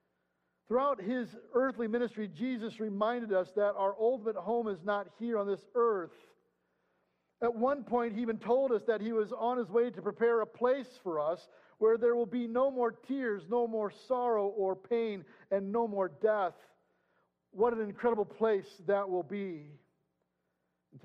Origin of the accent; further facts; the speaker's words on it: Washington, Illinois, United States; I always loved coming home for Thanksgiving and Christmas in my hometown of Washington, Illinois, just outside Peoria, right in the middle of the state of Illinois.